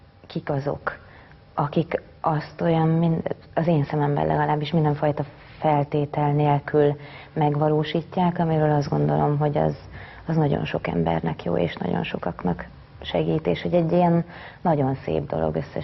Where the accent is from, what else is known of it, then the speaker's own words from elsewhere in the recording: Szentes, Csongrád-Csanád, Hungary; moved away as an adult; also born or lived in Eger / Szombathely; now in Budapest, Hungary; tulajdonképpen 18 éves korom óta nem élek otthon Szentesen, de mindig is Szentes volt az igazi otthon.